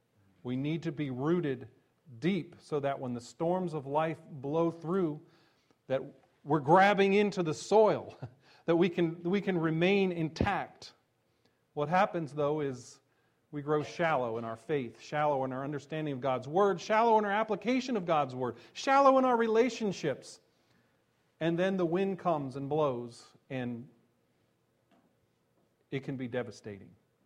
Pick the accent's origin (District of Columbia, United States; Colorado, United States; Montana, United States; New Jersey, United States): New Jersey, United States; Now, this has been a very tough week for my home state of New Jersey, as you have seen from the news.